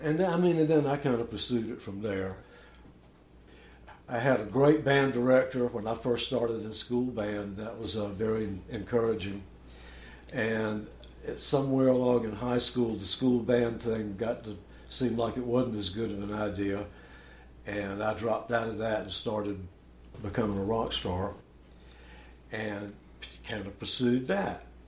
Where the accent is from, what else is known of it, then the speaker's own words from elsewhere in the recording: Savannah, Georgia, United States; My family's not from here, but I grew up in Savannah.